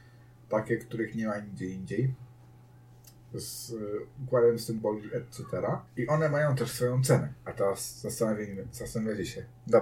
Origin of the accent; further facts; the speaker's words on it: Silesian Voivodeship, Poland; Ale my, jako że jesteśmy chytrymi ludźmi ze Śląska